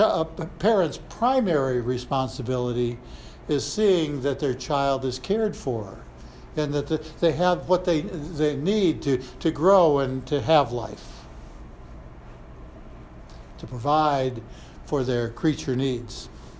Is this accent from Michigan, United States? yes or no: yes; Michigan, United States; When I was a kid growing up in Michigan